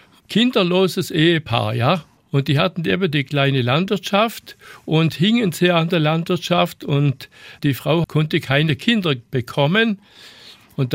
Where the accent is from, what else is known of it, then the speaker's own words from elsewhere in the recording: Markdorf, Baden-Württemberg, Germany; born there; ich bin im Krankenhaus in Markdorf geboren.